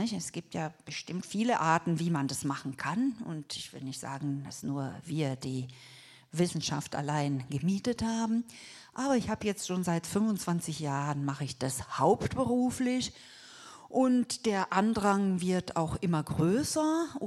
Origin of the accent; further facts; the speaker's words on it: Lörrach, Baden-Württemberg, Germany; Ich komme aus Lörrach. Das ist 2 Stunden weg, Vorort von Basel.